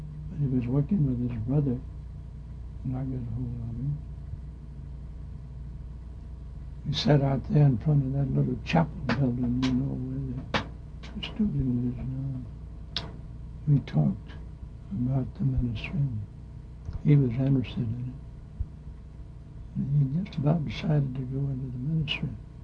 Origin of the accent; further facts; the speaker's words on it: Nashville, Tennessee, United States; I didn't know anything about a country church. I was born and reared in Nashville. And I came here from downtown Central Church, Kalamazoo, Michigan.